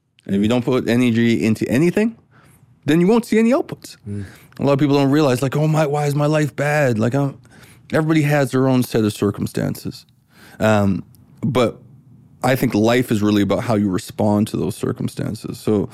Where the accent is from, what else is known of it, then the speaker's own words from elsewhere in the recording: New Westminster, British Columbia, Canada; in New Westminster in Vancouver.